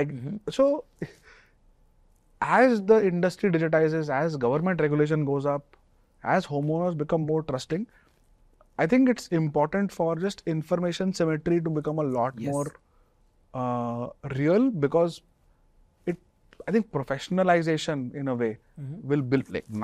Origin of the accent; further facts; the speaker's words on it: Pune, Maharashtra, India; Also, I think I come from Pune, for example, where there's a huge builder fraternity and they're smaller builders.